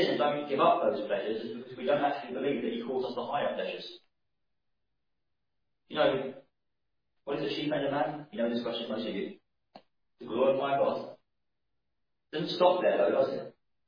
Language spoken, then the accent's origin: English; United Kingdom; Now, we're British people, very good at when you're having dinner or something